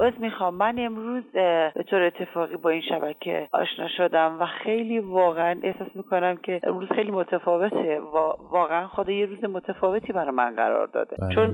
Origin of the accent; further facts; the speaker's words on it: Isfahan, Iran; از اصفهان هستم